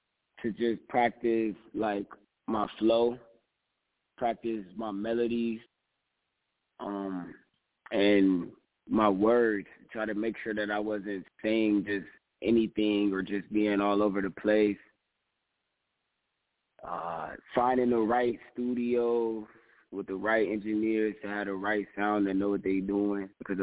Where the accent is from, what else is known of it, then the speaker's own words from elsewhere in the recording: Cleveland, Ohio, United States; now in Los Angeles, United States; I am from Cleveland, Ohio. I'm located now in Los Angeles.